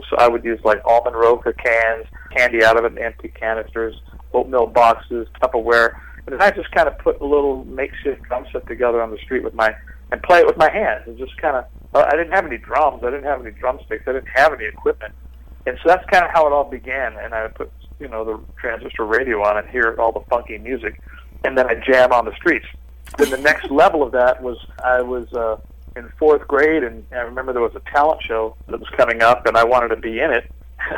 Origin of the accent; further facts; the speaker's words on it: United States; born there; I was born here in the United States.